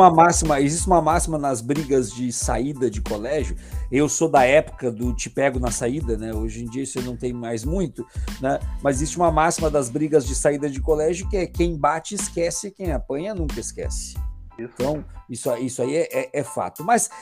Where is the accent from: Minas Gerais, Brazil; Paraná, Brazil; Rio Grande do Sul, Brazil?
Rio Grande do Sul, Brazil; Alvorada; Nós nos criamos em Alvorada, né?